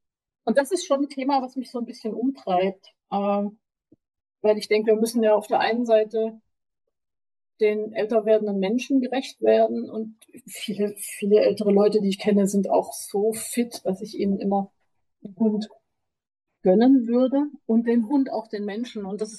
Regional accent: Baden-Württemberg, Germany; Ich bin geboren und aufgewachsen in Süddeutschland in Baden-Württemberg und das Studium, also die zentrale Vergabestelle für Studienplätze, hat mich nach Berlin verschlagen.

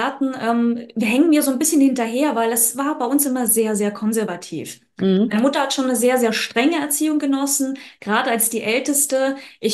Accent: Ukraine; German is a second language; nee, bei uns in der Ukraine gibt es keine Ausbildung.

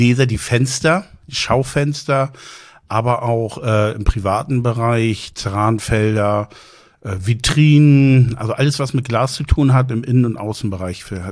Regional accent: Plön, Schleswig-Holstein, Germany; now in Husum, Germany; Ich bin seit 99 in Husum. Ich bin ursprünglich aus Plön. Bin 99 als Betriebsleiter ins Husumbad gegangen, wurde damals abgeworben aus Plön.

